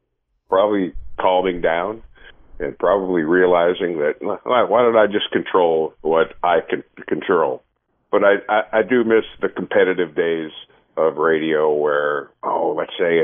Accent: North Dakota, United States; I grew up in North Dakota, so I would sit in my basement in the winter, and I was able to get all these AM Chicago radio stations.

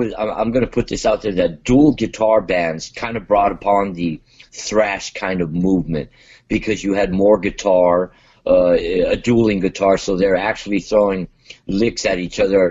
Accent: Montebello, California, United States; I remember I grew up in Montebello, so we would go to a store called Wild Rags

